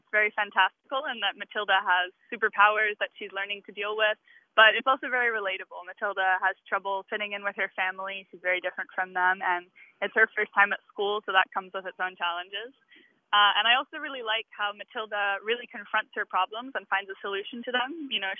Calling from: Montreal, Quebec, Canada; I'm calling from Montreal, Quebec.

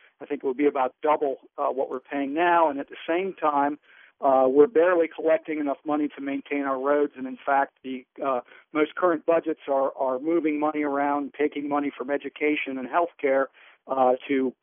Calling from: Charlottesville, Virginia, United States; From Charlottesville.

